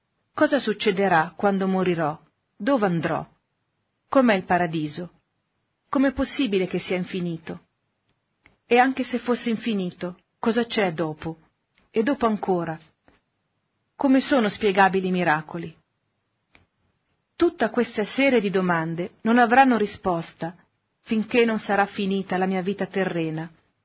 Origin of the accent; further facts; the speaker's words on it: Chiavari, Liguria, Italy; noi siamo liguri, di Chiavari, di Casarza Ligure